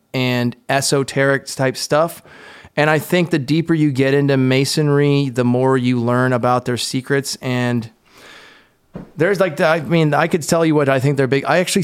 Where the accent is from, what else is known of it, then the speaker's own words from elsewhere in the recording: Pennsylvania, United States; I'm a Yankee at heart. I come from Pennsylvania and I love the South too.